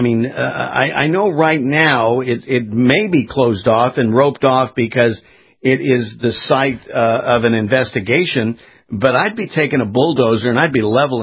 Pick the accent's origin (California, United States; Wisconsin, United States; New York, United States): California, United States; now in Florida, United States; I mean, I was born and raised in California. I'm based now in Florida.